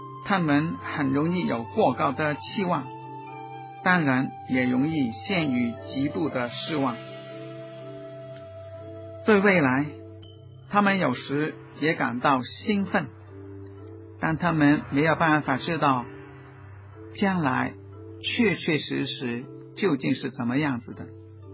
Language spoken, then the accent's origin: Chinese; Guangdong, China; 我们广东人说是死党